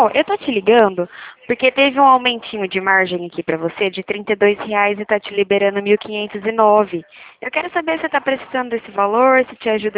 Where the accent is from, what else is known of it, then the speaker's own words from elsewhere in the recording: Ribeirão Preto, São Paulo, Brazil; eu sou de Ribeirão Preto, aqui da agência da Presidente Vargas